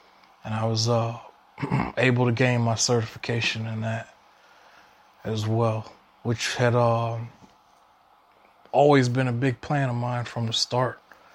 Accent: Orlando, Florida, United States; I either wanted to earn a degree in forensics from the University of Central Florida in my hometown of Orlando, or attend Eastern Kentucky University

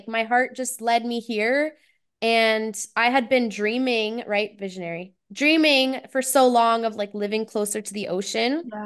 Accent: Ontario, Canada; I lived in the Toronto area my whole life. My parents, they're from Portugal. And then they moved over to Canada when they were young and had us and everything.

